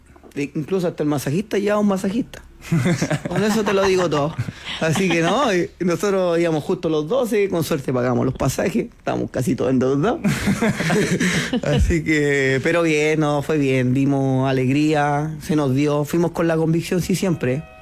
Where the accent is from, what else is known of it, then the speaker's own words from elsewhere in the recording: Puente Alto, Santiago Metropolitan Region, Chile; Aparte que yo soy de Puente Alto, y un saludo a la comuna.